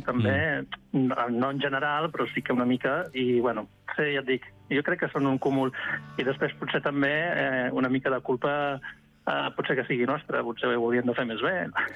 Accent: Catalonia, Spain; Doncs som del Garraf

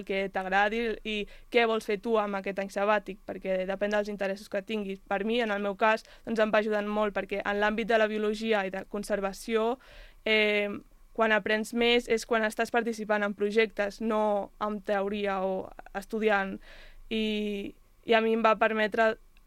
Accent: Catalonia, Spain; Jo he decidit centrar-me en el Mediterrani, més concretament en Catalunya, perquè és d'on soc i del que conec més.

